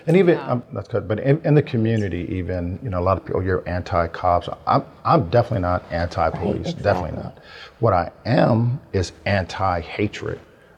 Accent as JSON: {"language": "English", "town": "Tucson", "region": "Arizona", "country": "United States", "tie": "born or raised there", "said": "I grew up in Western Hills, south side of Tucson. It was black and brown mainly."}